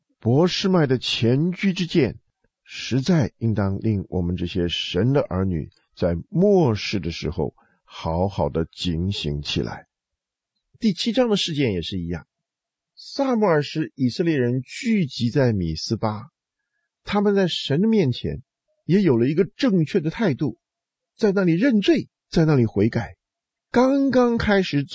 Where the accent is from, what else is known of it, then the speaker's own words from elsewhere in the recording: China; 今天我们中国人所面对的是怎么样一个征战